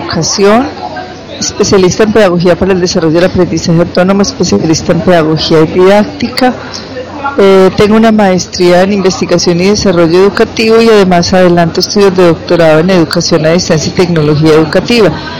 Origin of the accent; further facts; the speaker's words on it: Medellín, Antioquia, Colombia; Mi infancia se traslada a la ciudad de Medellín. Soy paisa de mucha tradición